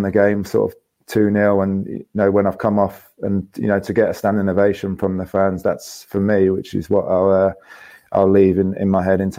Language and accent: English; Hastings, South East England, United Kingdom; Obviously, wasn't old enough growing up in Hastings.